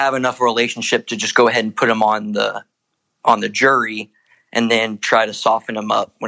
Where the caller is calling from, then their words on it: Pennsylvania, United States; also born or lived in Texas; So I'm calling from Pennsylvania, but I moved here from Texas.